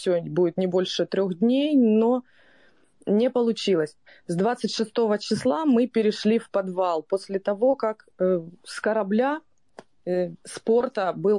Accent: Mariupol, Donetsk Oblast, Ukraine; moved away as an adult; мне 38 лет. Я выросла, жила, работала в Мариуполе.

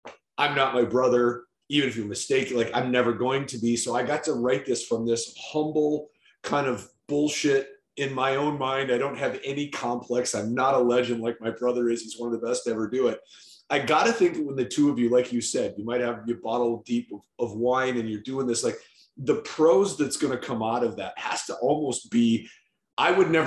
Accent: Minnesota, United States; I'm a Minnesotan, so I'm kind of right on the border between what the States is like and what Canada is like.

